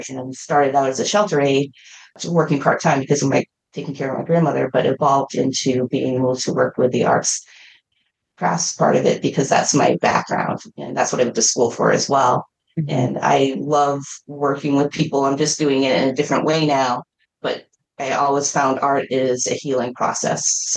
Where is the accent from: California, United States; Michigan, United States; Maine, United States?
Maine, United States; also born or lived in Arizona; Yeah, so I actually am from Maine. I grew up here. I grew up in Western Maine